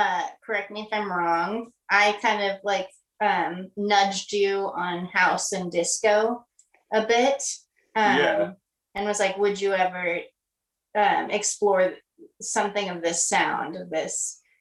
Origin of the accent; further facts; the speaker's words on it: Los Angeles, California, United States; I grew up in Los Angeles.